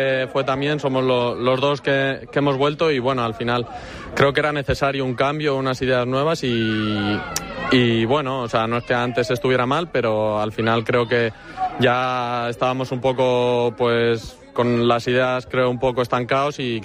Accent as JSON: {"language": "Spanish", "town": "Madrid", "region": "Community of Madrid", "country": "Spain", "said": "yo soy de Madrid también, la tierra tira mucho"}